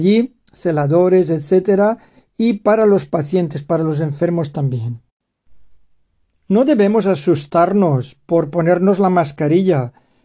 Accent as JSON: {"language": "Spanish", "country": "Spain", "said": "Pero como español, esta gente que nos dice adiós ha sido tan relevante en el país"}